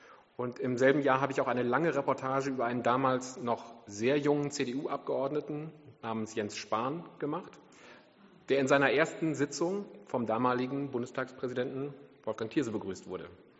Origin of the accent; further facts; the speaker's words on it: North Rhine-Westphalia, Germany; ich bin Münsterländer. Das ist die besonders nüchterne Variante des Westfalen und uns bringt normalerweise nicht allzu viel aus der Ruhe.